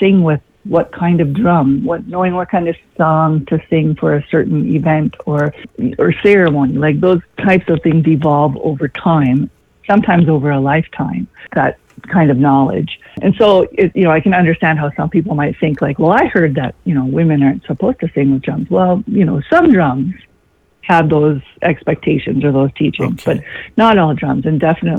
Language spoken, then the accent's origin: English; Cloquet, Minnesota, United States; I'm from Fond du Lac Reservation. I grew up here. I still live an acre from my childhood home.